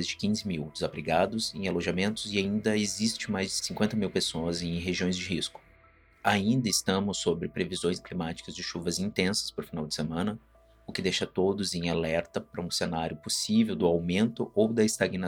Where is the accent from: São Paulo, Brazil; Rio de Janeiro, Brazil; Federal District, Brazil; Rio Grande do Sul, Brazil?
Rio Grande do Sul, Brazil; Canoas; Se vocês não sabem, eu sou de Canoas, um município que teve mais de 60% do seu território alagado.